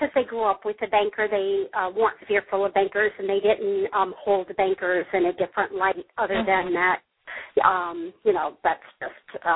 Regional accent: the South, United States

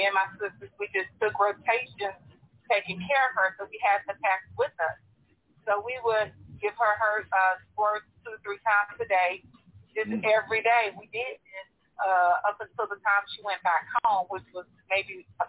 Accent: Clarksville, United States; I had gone down to my hometown of Clarksville, and I was taking care of my mom.

